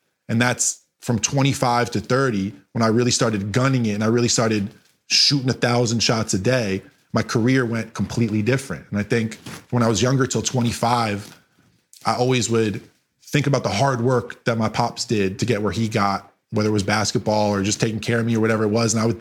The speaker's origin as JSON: {"language": "English", "region": "Connecticut", "country": "United States", "tie": "born or raised there", "said": "I grew up in Connecticut."}